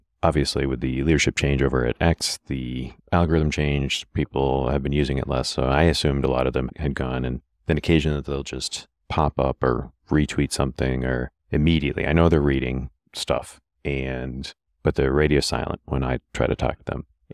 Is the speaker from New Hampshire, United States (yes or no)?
yes; Keene, New Hampshire, United States; I'm from New Hampshire. I'm from about an hour and a half, 2 hour drive from here. I'm the only Radonc I know about from Keene, New Hampshire.